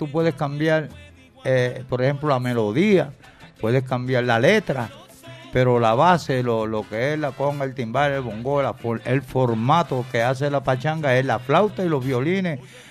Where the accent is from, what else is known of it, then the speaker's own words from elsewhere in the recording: New York, United States; yo crecí en Nueva York en la música